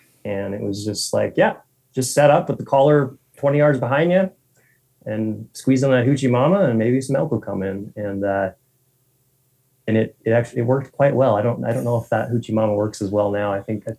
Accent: Helena, Montana, United States; And prior to that, I grew up in Helena, Montana, which is only 2 hours from here. Okay. So born and raised and stayed in Montana.

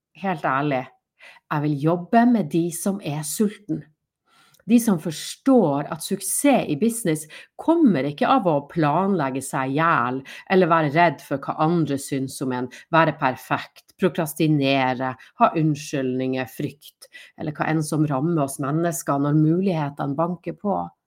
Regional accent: Northern Norway, Norway; fra Nord-Norge og har drevet business i over 13 år.

